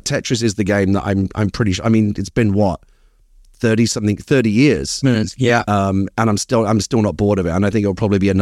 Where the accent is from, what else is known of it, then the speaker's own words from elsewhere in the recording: London, United Kingdom; accent: Cockney; now in United States; I grew up in the East End of London. I was born in, I was born literally within the sound of Bow Bells in Bethnal Green, so I'm a proper Cockney.